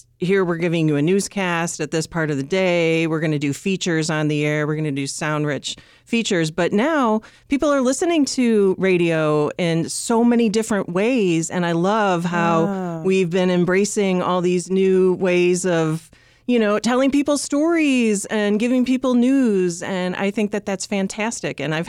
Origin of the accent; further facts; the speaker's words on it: Illinois, United States; I grew up in the Western suburbs and my dad worked for the Chicago Tribune, not as a reporter, but did work for the Tribune.